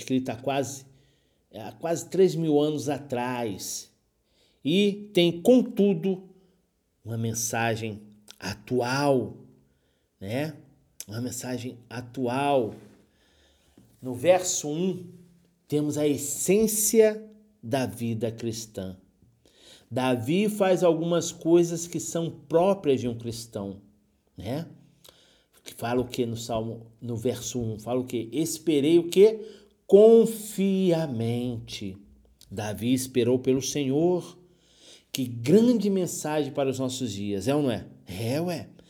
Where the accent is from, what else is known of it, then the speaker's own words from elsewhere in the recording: Rio de Janeiro, Brazil; now in Nova Iguaçu, Brazil; eu moro no Rio de Janeiro, né? Nova Iguaçu. E aqui em Nova Iguaçu, gente... Minha infância toda foi na Zona Sul, né?